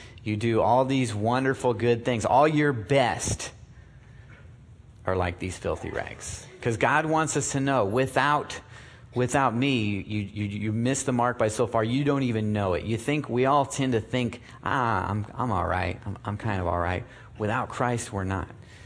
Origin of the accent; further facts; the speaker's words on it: Nebraska, United States; And I'm from Nebraska. And we drive trucks.